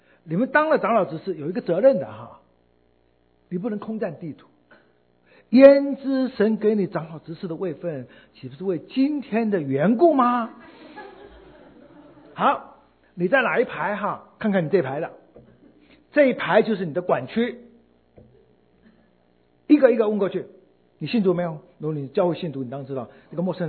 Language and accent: Chinese; Fujian, China; accent: Minnan; 我们家乡闽南话，就全国人都知道不给力是福建闽南话